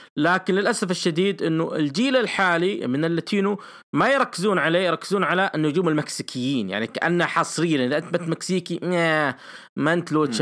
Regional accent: Saudi Arabia; بدايه يعني التسعينات الهجريه هنا انطلاقه بث المصارعه عندنا في السعوديه على

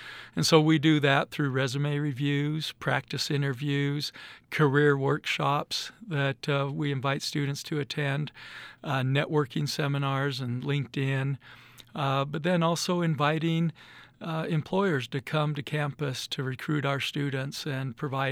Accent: Utah, United States; now in Idaho, United States; I grew up in Utah, but my family has deep roots in eastern Idaho.

